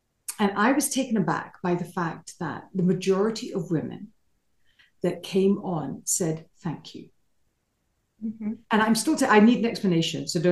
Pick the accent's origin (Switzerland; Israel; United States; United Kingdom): United Kingdom; I'm British.